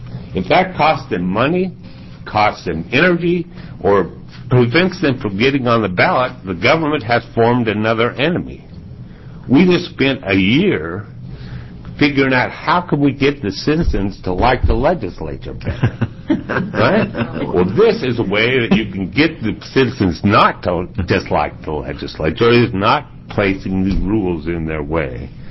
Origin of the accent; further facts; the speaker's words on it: Oregon, United States; I find it a scandal that I grew up in Oregon, had 3 degrees from the University of Oregon, and had to teach myself that story.